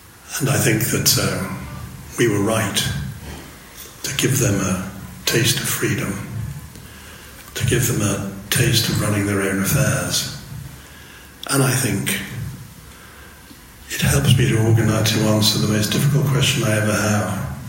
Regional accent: Hong Kong; We're all from Hong Kong.

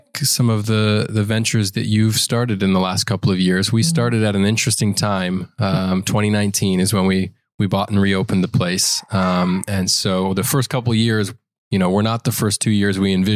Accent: Michigan, United States; But it's something that I grew up doing in Northern Michigan where I grew up.

